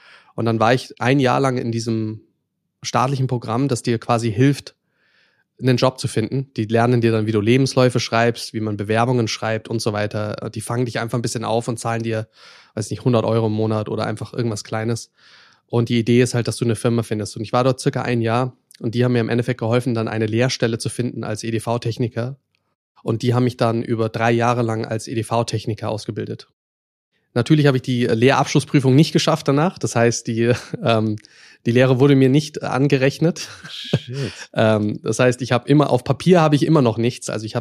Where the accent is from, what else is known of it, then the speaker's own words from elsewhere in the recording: Saarland, Germany; also born or lived in Mannheim; ich bin ja geboren in Mannheim und ursprünglich aufgewachsen im Saarland. Das heißt, ich konnte auch das Saarländische mal.